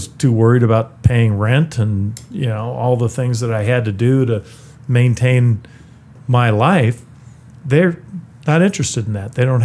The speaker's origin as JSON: {"language": "English", "region": "California", "country": "United States", "tie": "born or raised there", "moved": "as an adult", "said": "I grew up in California, but right after that, when I was 19, I left California, moved away to finish college, and that was to a place where I didn't know anybody, nobody knew me."}